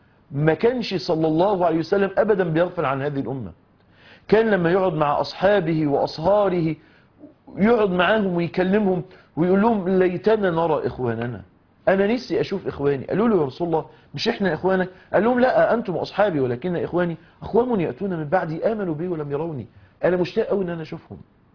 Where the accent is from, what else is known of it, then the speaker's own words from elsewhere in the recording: Egypt; النبي قايم كده زي ما احنا بنقول عندنا في اللغه الدارجه عندنا في مصر مزاجه رايق